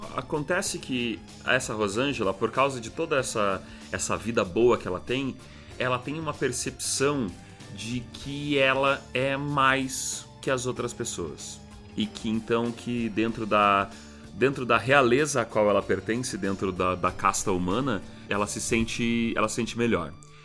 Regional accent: Curitiba, Paraná, Brazil; ela pode ser tão bonita quanto eu, que sou do Batel?

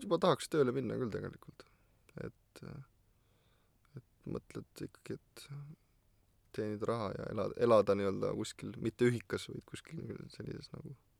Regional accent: Türi, Järva County, Estonia; siis ütlesin Türilt , ütlesin , no ilmselt keegi ei tea , kus see on

